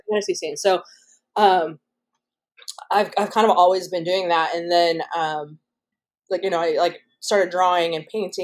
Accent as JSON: {"language": "English", "region": "Washington", "country": "United States", "said": "cause I'm from Washington, like the only art school that was close by was in Seattle."}